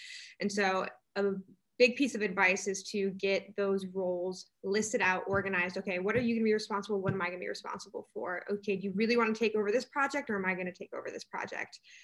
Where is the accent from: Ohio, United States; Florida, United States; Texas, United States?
Ohio, United States; Toledo; But we knew that we wanted to come back to the Midwest because I'm from Toledo, Ohio.